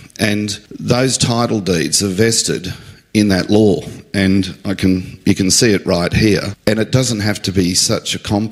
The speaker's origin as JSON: {"language": "English", "country": "Australia", "said": "The good thing about being an Australian is we were granted a Commonwealth of Australia Constitution Act by the United Kingdom government"}